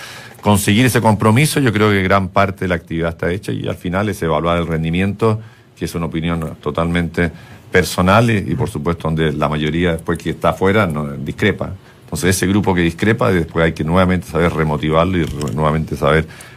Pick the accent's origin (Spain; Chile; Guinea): Chile; moved away; Yo estoy afuera ya hace 17 años que me fui de Chile, 18 años, y cada vez que volvía sentía que el país tenía un crecimiento constante y permanente